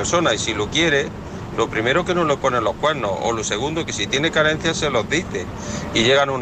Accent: Jaén, Andalusia, Spain

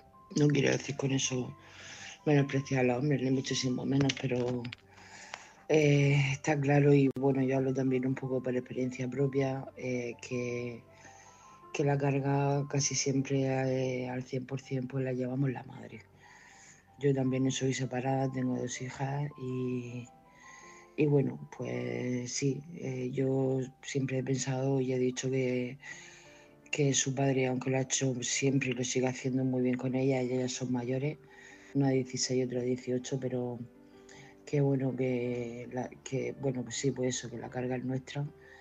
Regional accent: Murcia, Region of Murcia, Spain; de Murcia.

